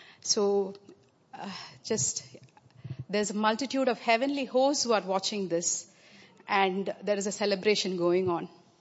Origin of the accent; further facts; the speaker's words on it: India; born there; I was born in India in a Christian family, baptized as a baby.